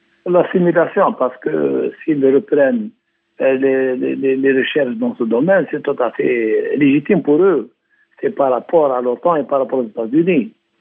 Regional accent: Algeria; Parce que chez nous, en Algérie, en 1962

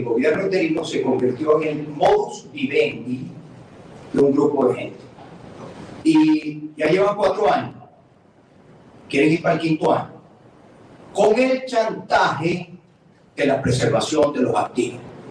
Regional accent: Venezuela; Lo que sí te puedo decir como venezolano, y como venezolano

